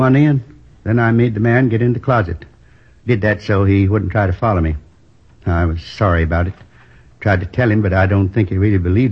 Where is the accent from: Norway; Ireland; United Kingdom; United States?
United States; Midwest; I was born in the Middle West. Tiny little town. You probably never heard of it. Isn't on most of the map. Went to school there through the eighth grade.